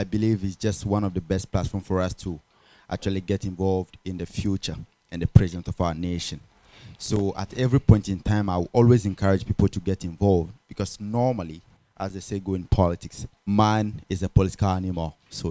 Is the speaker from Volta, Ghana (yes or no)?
yes; Dokplom, Volta, Ghana; I'm from Dokplom in the Volta region. I'm a student leader.